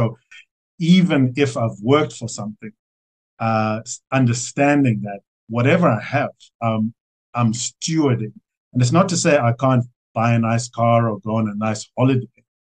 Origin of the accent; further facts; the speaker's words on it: Zimbabwe; also born or lived in Johannesburg, South Africa; I was born in Zim and was raised here and studied engineering